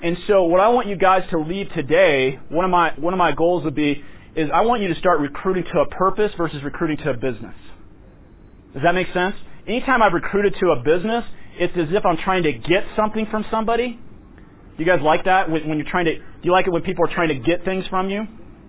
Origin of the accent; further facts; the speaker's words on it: Loveland, Colorado, United States; I grew up in Loveland, Colorado. My mom passed away at age 64 with $10,000 to her name.